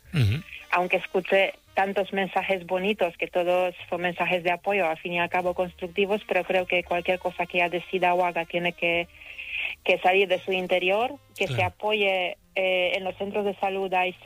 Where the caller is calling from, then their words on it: Castellón, Valencian Community, Spain; Yo os llamo de Castellón, soy una corresponsal de Castellón